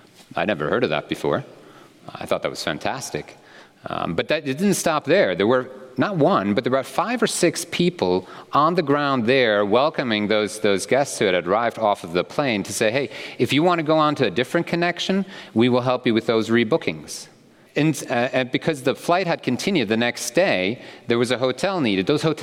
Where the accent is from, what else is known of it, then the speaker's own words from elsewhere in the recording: Zurich, Switzerland; I'm from Zurich, and I wanted to fly from Zurich to Australia, but there are no direct flights.